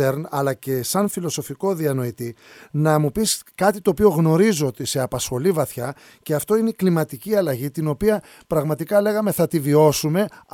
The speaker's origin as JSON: {"language": "Greek", "town": "Karlovasi", "region": "North Aegean", "country": "Greece", "tie": "born or raised there", "said": "στο Καρλόβαση της Σάμου ζούσα όταν πήγαινα στο δημοτικό σχολείο."}